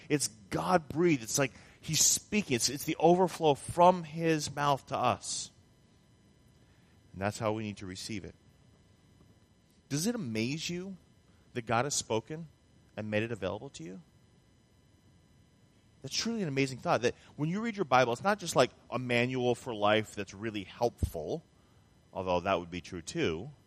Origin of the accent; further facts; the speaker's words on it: Vermont, United States; I grew up north in Vermont. Winter days there are very much like winter days here.